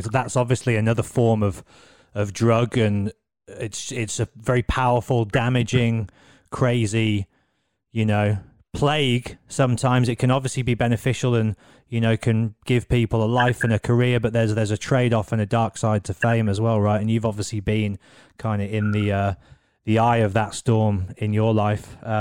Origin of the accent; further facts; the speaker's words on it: United Kingdom; being a Brit and being British and from the backgrounds that we, just the larger, broader cultural backgrounds that we all share as Brits